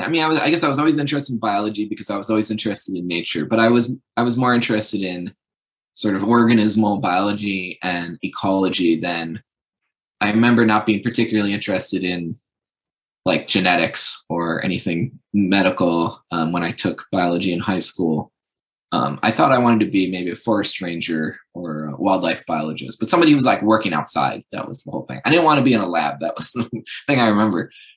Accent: Warrensburg, New York, United States; also born or lived in Long Island; And then I was actually born in Long Island, where my grandparents live. And then when I was in kindergarten, we moved to a small logging town called Warrensburg in the Adirondac

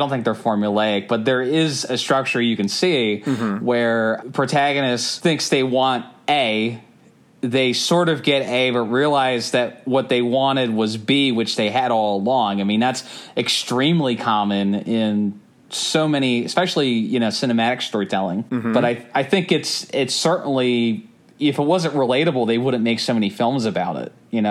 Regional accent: Aston, Pennsylvania, United States; No, I grew up in Aston, you know.

